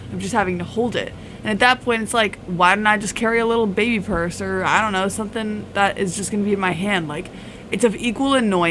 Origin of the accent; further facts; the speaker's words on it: New York, United States; Well, I'm a New Yorker.